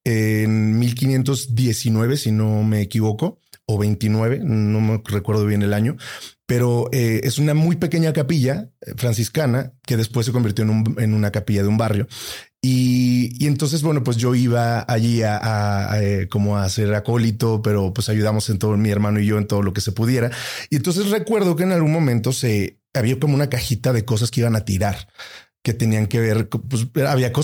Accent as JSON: {"language": "Spanish", "town": "Huamantla", "region": "Tlaxcala", "country": "Mexico", "tie": "born or raised there", "said": "uno de los barrios donde nosotros crecimos ahí en Huamantla, que es el barrio de San Francisquito"}